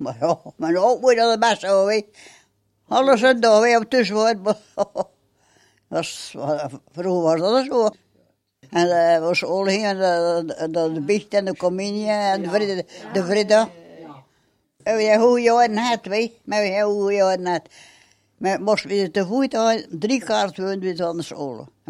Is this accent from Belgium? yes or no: yes; Hooglede, West Flanders, Belgium; Ik ben geboren in Hooglieden. Ik heb altijd op Hooglieden Sint-Josef gewoond.